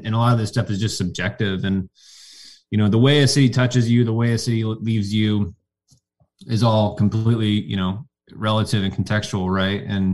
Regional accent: Tennessee, United States; born there; I mean, being in that part of the Blue Ridge, I was born in East Tennessee.

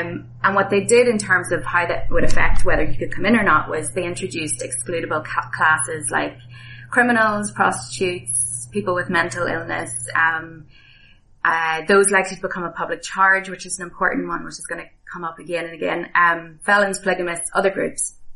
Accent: Ireland; now in South Bend, United States; obviously not from South Bend, Indiana, I was back in my home country of Ireland and did a postdoc at Trinity a couple of years ago.

